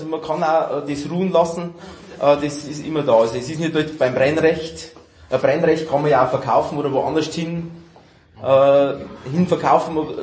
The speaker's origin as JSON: {"language": "German", "region": "Bavaria", "country": "Germany", "said": "Und es ist halt bei uns in der Oberpfalz, es sind halt andere Orte nur"}